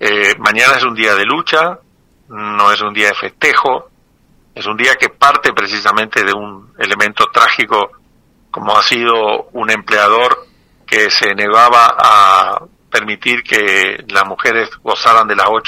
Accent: Goya, Corrientes, Argentina; tabacaleros de mi pueblo de Goya acampar y reclamar.

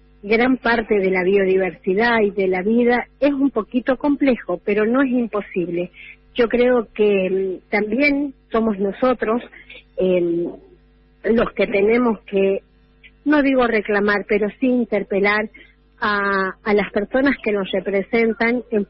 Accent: Argentina; como americanos, como argentinos

